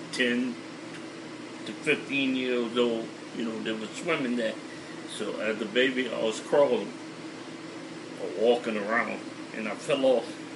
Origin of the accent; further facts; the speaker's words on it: Lockport, United States; born there; this is where I was born in Lockport